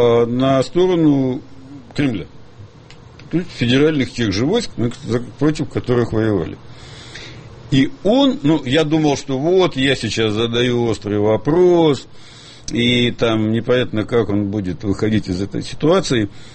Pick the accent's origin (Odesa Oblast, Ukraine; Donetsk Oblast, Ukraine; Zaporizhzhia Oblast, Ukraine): Donetsk Oblast, Ukraine; Makiivka; also born or lived in Mariupol; С Макеевки. Физически родился в Мариуполе, по документам в Донецке, жил в Макеевке.